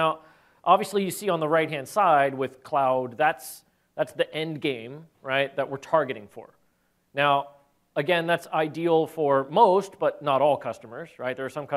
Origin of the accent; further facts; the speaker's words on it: California, United States; I am an American. I'm from California.